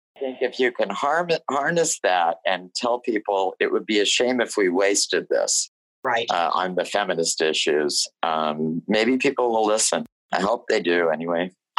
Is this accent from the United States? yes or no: yes; Texas, United States; Well, I grew up in West Texas. It's very reminiscent of West Texas.